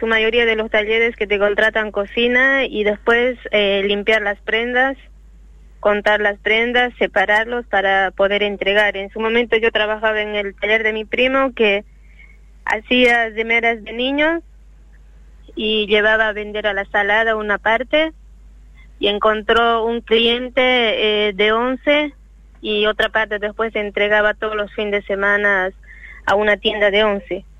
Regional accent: Sucre, Chuquisaca, Bolivia; now in Argentina; Sí, soy de Sucre, Bolivia.

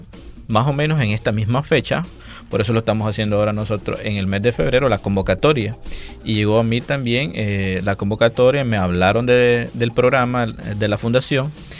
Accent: Managua, Nicaragua; Yo soy de Managua.

